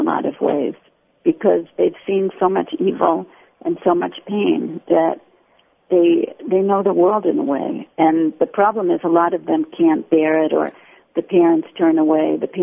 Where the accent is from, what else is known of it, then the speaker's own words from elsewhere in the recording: United States; as an American, I feel like it's so abnormal the way death invades us here.